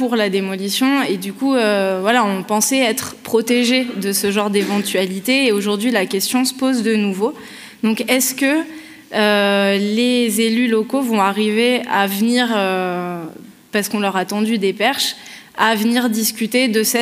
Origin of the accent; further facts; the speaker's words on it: Grenoble, Auvergne-Rhône-Alpes, France; donc nous, on vient de la Villeneuve, de Grenoble.